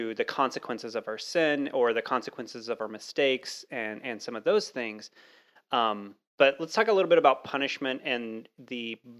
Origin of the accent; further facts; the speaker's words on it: Texas, United States; Well, I grew up in Texas for a while, and I got paddled